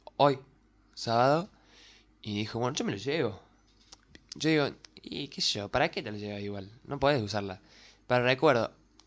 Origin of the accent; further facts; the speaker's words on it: Argentina; Porque obviamente en mi país, yo quiero que todo el mundo esté bien